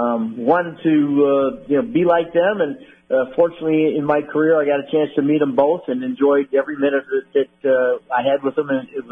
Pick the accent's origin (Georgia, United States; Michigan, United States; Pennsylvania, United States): Michigan, United States; living in Michigan back then before television had a lot of games, you know, the Detroit Tigers were the main team